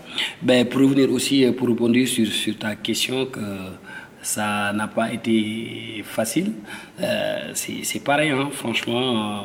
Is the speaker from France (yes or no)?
no; Senegal; French is a second language; moved away; Moi, je viens du Sénégal.